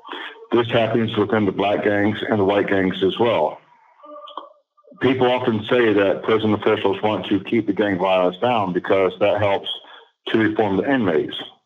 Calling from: Ohio, United States; I'm calling from Ohio.

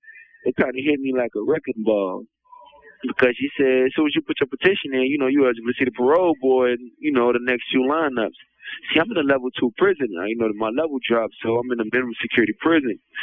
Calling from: Indiana, United States; I'm calling from Indiana DOC, IYC.

